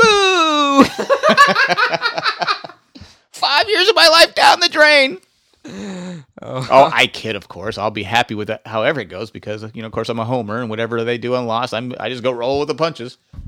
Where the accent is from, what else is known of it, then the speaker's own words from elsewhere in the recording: Detroit, Michigan, United States; I'm from Detroit, Michigan.